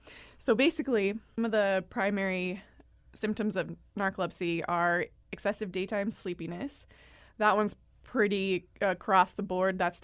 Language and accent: English; California, United States; I'm a local. I grew up here on the Central Coast.